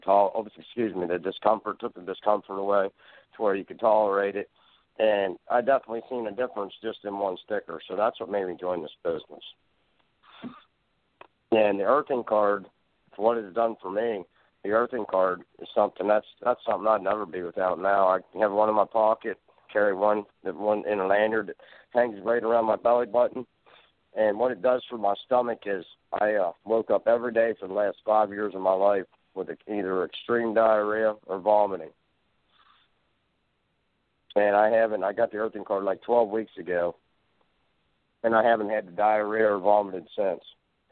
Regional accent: Dry Run, Pennsylvania, United States; I'm from Dry Run, Pennsylvania.

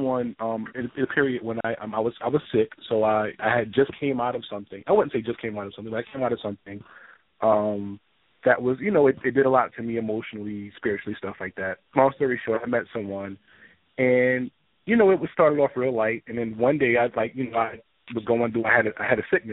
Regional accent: New Jersey, United States; I'm from New Jersey.

